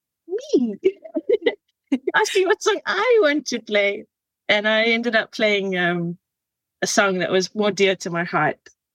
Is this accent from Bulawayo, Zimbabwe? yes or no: yes; Bulawayo, Zimbabwe; I suppose it was back in Zimbabwe when I used to just, in Bulawayo, my hometown, and no one was really playing live music.